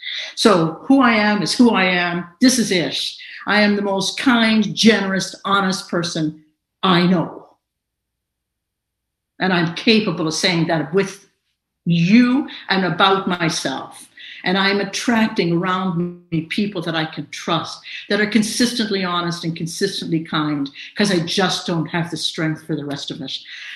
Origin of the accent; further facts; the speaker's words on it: Ireland; born there; And I have an Irish citizenship because I was born here in Ireland.